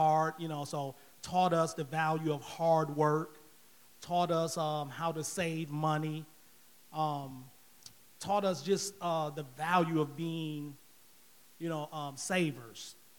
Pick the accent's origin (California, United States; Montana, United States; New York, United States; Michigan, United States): Michigan, United States; Detroit; I grew up also in Detroit, on the east side of Detroit, but we didn't, when I grew up, we didn't have very much.